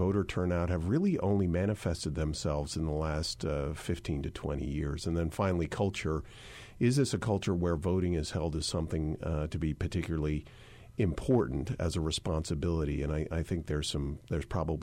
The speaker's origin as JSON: {"language": "English", "region": "California", "country": "United States", "said": "And I say this as a Californian who understands that even in local races, these are significant turnouts."}